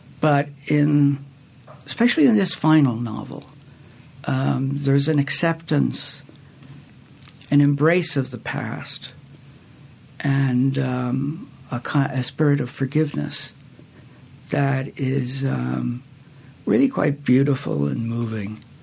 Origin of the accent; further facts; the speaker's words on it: Ireland; moved away as an adult; I grew up in Ireland. I only left when I was 25 years old.